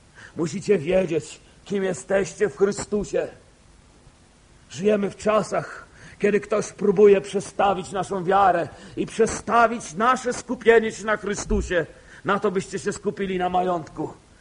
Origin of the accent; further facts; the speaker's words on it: eastern Poland, Poland; Jak wiecie, pochodzę z Polski B tak zwanej.